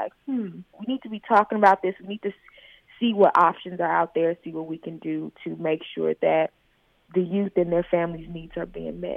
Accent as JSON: {"language": "English", "town": "Atlanta", "region": "Georgia", "country": "United States", "said": "You know, I'm from Atlanta, so it's not as intimate, you know."}